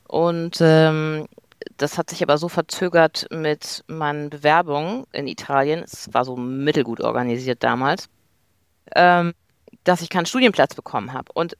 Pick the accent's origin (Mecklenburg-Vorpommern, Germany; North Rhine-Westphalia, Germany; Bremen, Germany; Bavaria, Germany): Bremen, Germany; Ich bin aufgewachsen in einem Dorf in Bremen oder bei Bremen